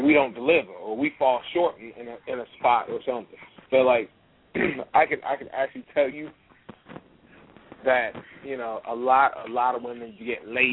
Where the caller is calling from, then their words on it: Chicago, Illinois, United States; from Chicago.